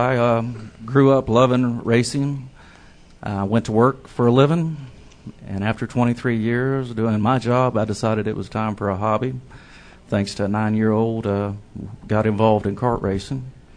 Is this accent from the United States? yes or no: yes; Arcadia, Florida, United States; being born and raised in Little Arcadia, Florida, and all my family being from the hills of Kentucky.